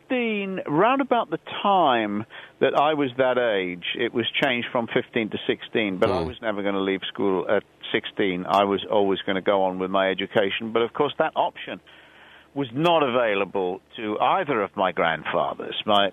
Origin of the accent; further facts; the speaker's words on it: London, United Kingdom; I'm certainly not English. Although I've lived in London most of my life, and I think of myself as a Londoner